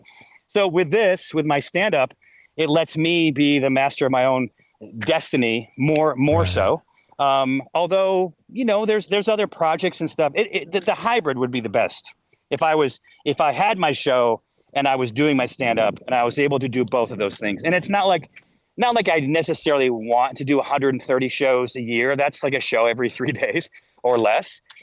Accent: Syracuse, New York, United States; I guess it's way cooler than here than growing up in Syracuse.

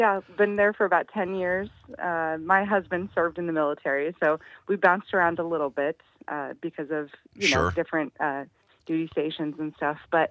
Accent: Oregon, United States; I'm from Oregon originally.

